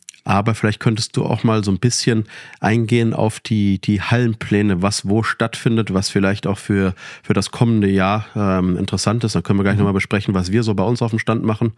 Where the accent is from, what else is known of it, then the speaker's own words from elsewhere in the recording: Witten, North Rhine-Westphalia, Germany; ich komme ja ursprünglich aus Witten, also direkt Nachbarstadt zu Dortmund.